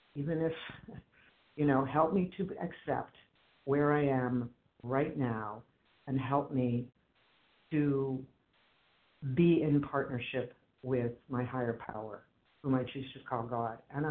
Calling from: Boston, Massachusetts, United States; I'm a recovered compulsive overeater in the Boston area

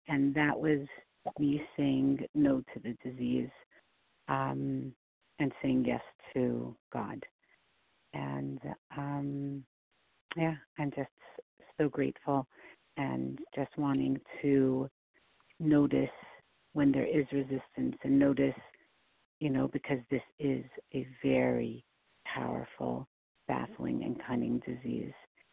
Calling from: New York, United States; excuse me, calling from New York.

